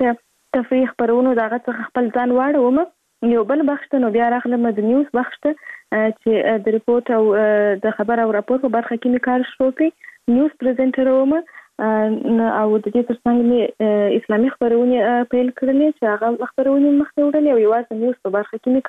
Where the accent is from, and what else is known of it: Kandahar, Afghanistan; born there